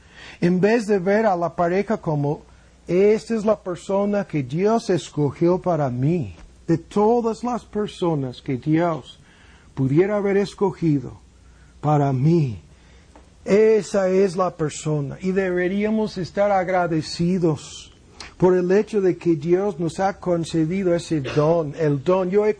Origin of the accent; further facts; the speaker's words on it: United States; Spanish is a second language; moved away as an adult; Y yo soy un pobre misionero gringo. Que pudiera ganar mucho más dinero en mi país.